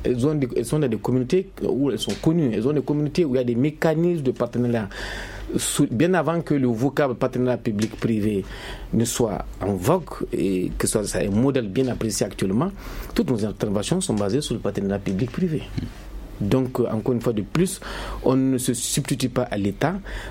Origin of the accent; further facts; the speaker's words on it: Bourem, Gao, Mali; Moi, je suis du Nord. Je suis de la région de Gao et du cercle de Bourem.